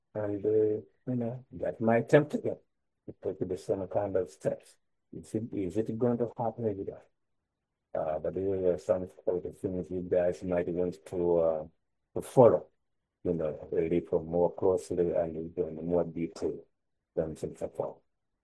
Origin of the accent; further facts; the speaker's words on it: Uganda; I cannot forget that I'm from Uganda.